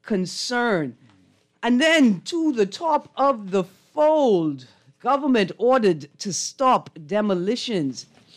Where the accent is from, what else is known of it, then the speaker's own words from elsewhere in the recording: Fresh Creek, Central Andros, Bahamas; Reclaim my Andros heritage. I'm from Fresh Creek.